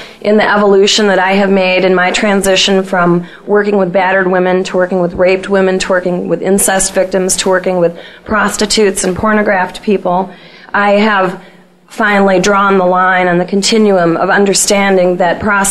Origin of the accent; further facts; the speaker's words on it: Mount Pleasant, Michigan, United States; I'm from Mount Pleasant, Michigan. I'm an activist.